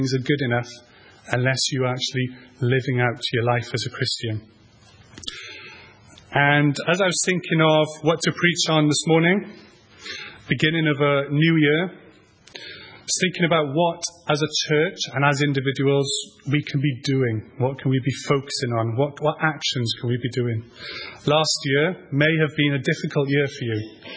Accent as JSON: {"language": "English", "town": "Bargoed", "region": "Wales", "country": "United Kingdom", "tie": "born or raised there", "accent": "Valleys", "said": "to my old culture, which is the valleys in Bargoed, which is where I used to go to school. So if my valley accent starts coming back, I'm sorry"}